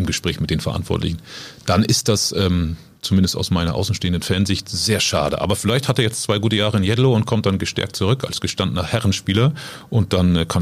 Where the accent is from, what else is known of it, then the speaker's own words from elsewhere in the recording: Oldenburg, Lower Saxony, Germany; Ja, wobei als Oldenburger.